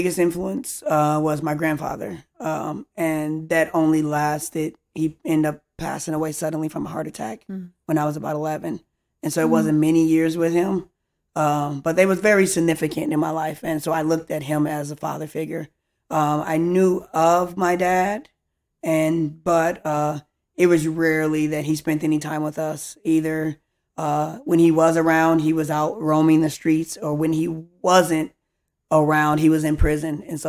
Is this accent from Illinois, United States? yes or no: yes; Harvey, Illinois, United States; born there; also born or lived in Chicago / Minnesota; Yeah, so I was born in Harvey, Illinois, a small town. Then we left Harvey, moved to Chicago for a little bit. Wasn't the greatest. And so my mom moved to Minnesota, her and her sister.